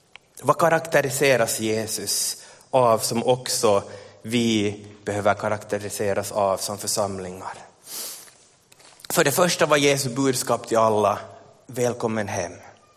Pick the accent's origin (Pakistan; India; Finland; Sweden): Finland; Ekenäs, Uusimaa; flyttade den här mannen med sin familj till Ekenäs. Där jag är uppvuxen.